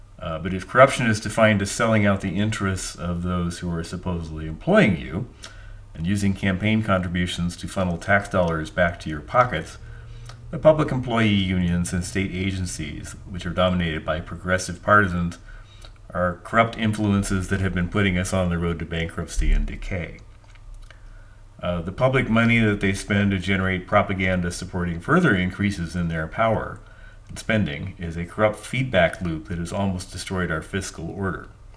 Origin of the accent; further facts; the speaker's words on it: Kansas City, United States; my background is I grew up near Kansas City. I went to MIT and studied engineering and computer programming.